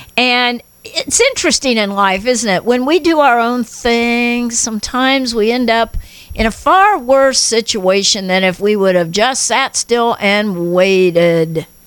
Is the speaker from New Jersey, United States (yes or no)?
no; Indiana, United States; Of course, we're all three from Indiana, so I think we all know what slopping the pigs means.